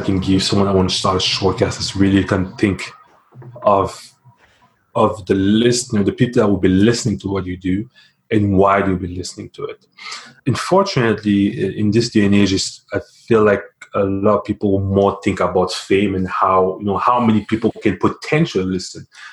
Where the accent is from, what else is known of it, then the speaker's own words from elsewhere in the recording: Cameroon; now in Ottawa, Canada; So I was a software engineer here in Ottawa. But I grew up in Cameroon, spent, I guess, all my high school, middle school, pretty much everything there. So it's a great country, very diverse, I'll say. And yeah, so I've grew up there.